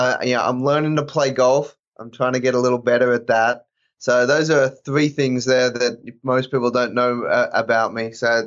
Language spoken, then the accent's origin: English; Australia; moved away as an adult; now in United States; I grew up in Australia